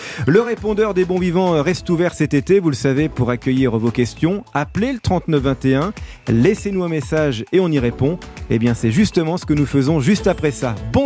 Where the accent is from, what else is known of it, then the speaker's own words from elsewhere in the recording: Grand Est, France; Ah bah, je vais rester moi aussi comme vous dans ma région d'origine.